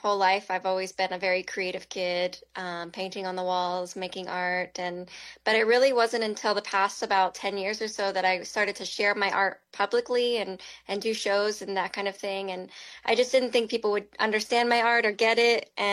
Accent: Arizona, United States; Yeah, I'm visiting here from the Northwest where I live now. I've lived there for about 6 years. I'm Hopi. My family lives on Hopi in Bacavi Village, if anyone is from out there.

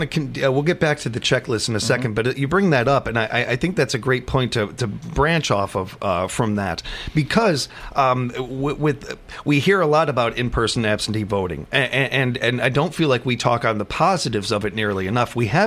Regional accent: Chicago, Illinois, United States; So I come from a very political family, especially growing up in Chicago, where politics, you know about that, like you know your sports teams.

